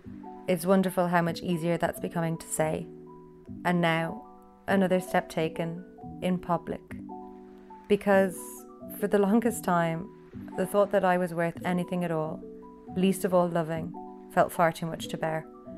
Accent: Ireland; I'm an Irish artist.

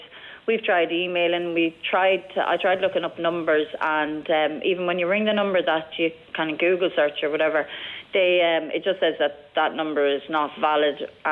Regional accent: Drumlish, Leinster, Ireland; I'm from Drumlish.

